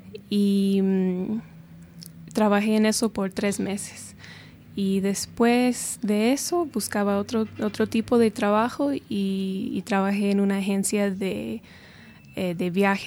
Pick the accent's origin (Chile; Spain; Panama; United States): United States; San Francisco, California; Spanish is a second language; now in Ecuador; tengo 26 años, soy de San Francisco, California, Estados Unidos. Estudié también en Estados Unidos, en la universidad.